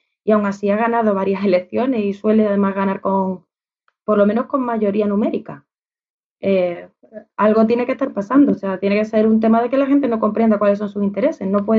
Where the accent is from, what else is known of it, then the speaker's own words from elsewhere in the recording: Seville, Andalusia, Spain; aquí en Andalucía, yo soy de Sevilla